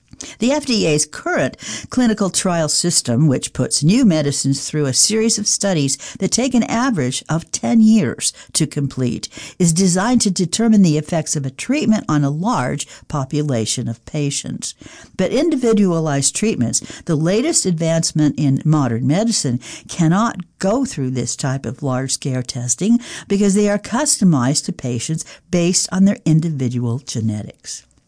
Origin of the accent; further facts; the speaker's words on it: Arizona, United States; The law has already passed in Nevada and my home state of Arizona with overwhelming bipartisan support